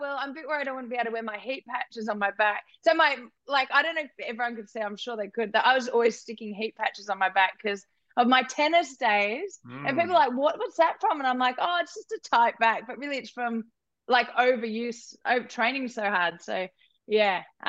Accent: Australia; accent: Australian; Actually, a lot of people have been saying that that I'm faking my Australian accent.

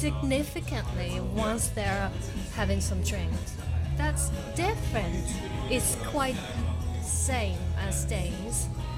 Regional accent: Tokyo, Japan; also born or lived in Oxford, United Kingdom; even though I grew up in Tokyo, I'm not a big fan of big city.

